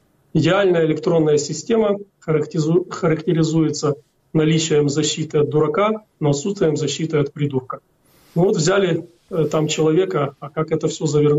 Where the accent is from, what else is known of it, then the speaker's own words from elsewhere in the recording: Ukraine; Ну, послушайте, ну, я, как и вы, как и любой украинец, мы находимся в этой синусоиде рефлексии